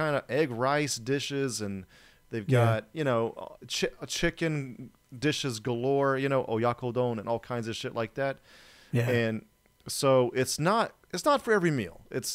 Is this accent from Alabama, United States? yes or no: yes; Alabama, United States; I grew up in Alabama when I was a kid and we had catfish from the lake.